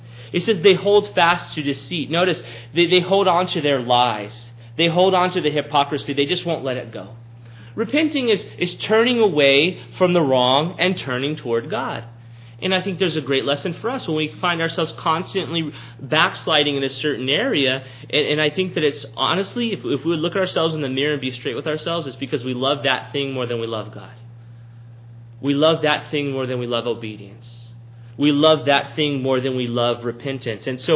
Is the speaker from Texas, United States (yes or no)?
yes; Texas, United States; You know, growing up in South Texas, from time to time we'd go to the beach